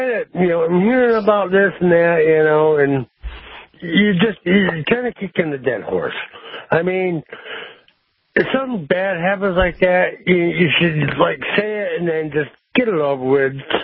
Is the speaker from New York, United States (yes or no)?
yes; Lake George, New York, United States; now in Bullhead City, United States; I mean, I grew up in Lake George, New York, you know, and when the Canadians come down in the summertime